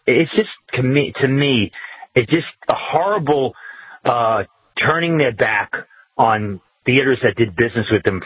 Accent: Brooklyn, New York, United States; And it always aired on 4th of July on WPIX Channel 11 in New York. I grew up in Brooklyn. I remember it very well.

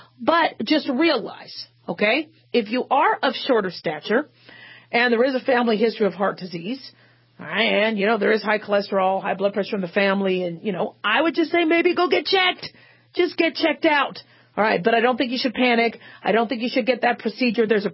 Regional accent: New York, United States; I don't know if I can speak New York. I'm a New Yorker.

